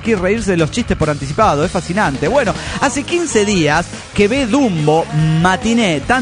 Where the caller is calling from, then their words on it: Zapopan, Jalisco, Mexico; de Zapopan, México. Aquí estoy.